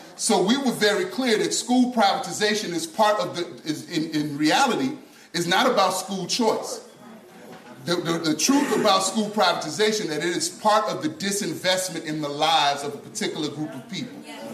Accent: Chicago, Illinois, United States; I'm from the South Side of Chicago. Been an organizer most of my adult life.

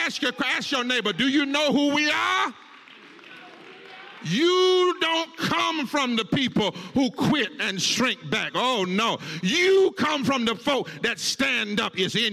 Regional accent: the South, United States; since I am a preacher from the South, I don't mind

